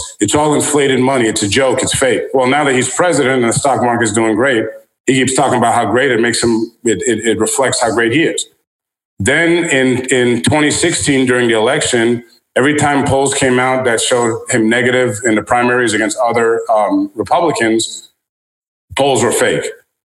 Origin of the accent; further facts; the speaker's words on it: United States; He's a president of the United States. I'm American. I live in this country.